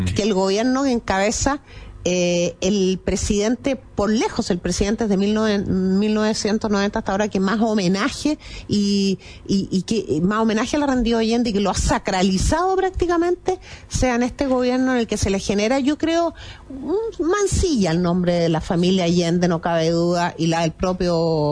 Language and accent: Spanish; Chile; Yo como ciudadana chilena no lo acepto.